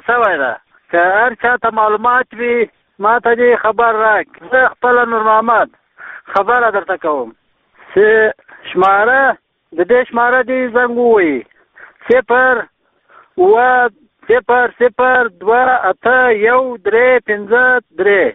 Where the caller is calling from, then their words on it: Ghazni, Afghanistan; زه د غزنی دی ولایت د مکور دی ولسوالي د کوبان د سیکې چې څخه خبره درته کوم.